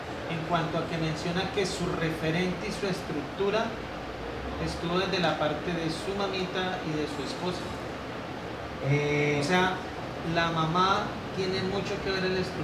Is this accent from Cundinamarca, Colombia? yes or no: yes; Fusagasugá, Cundinamarca, Colombia; now in Girardot, Colombia; yo no soy de Girardot, yo soy de Fusagasugá